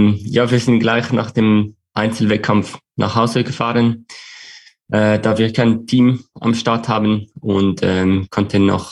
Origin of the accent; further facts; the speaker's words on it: Switzerland; haben wir plötzlich als Schweizer mehr Aufmerksamkeit.